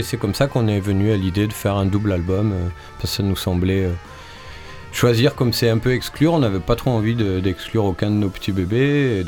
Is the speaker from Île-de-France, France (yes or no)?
no; Provence-Alpes-Côte d'Azur, France; on est situé entre Aix, Marseille. Il y en a qui se sont exilés vers Nîmes, à la campagne, au Bagne. On est du coin